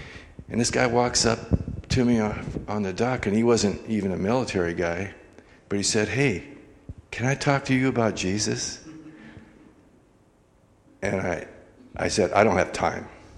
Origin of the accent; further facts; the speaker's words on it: Ferndale, Washington, United States; I grew up in Ferndale primarily, and I was not a good boy.